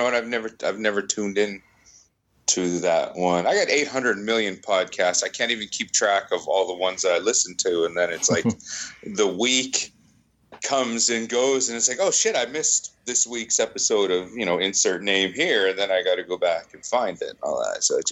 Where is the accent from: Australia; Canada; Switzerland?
Canada; Winnipeg, Manitoba; I'm from Winnipeg here. That's why I feel this.